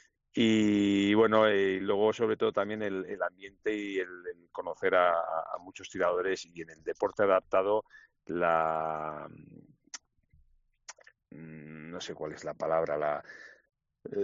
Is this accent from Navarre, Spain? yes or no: yes; Navarre, Spain; como soy navarro y muy cabezón